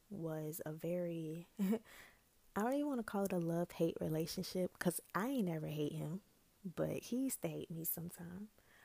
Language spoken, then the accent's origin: English; Raleigh, North Carolina, United States; But my grandma lives in my hometown, and so I had to go back to Raleigh at some point in time.